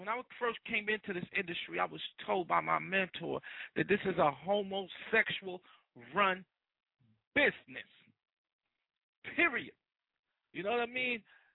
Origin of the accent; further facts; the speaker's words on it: New York, United States; also born or lived in California; I'm from New York. I'm from Cali. My birthright is in Jamaica. I lived in New York. Love New York, but I love the West more.